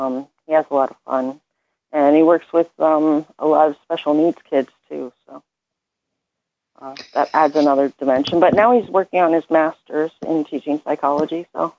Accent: Canada; I'm sorry, I'm Canadian.

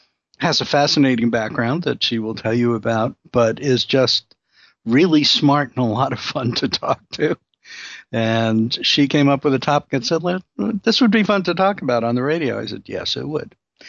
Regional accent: New York, United States; and also because I come from Brooklyn

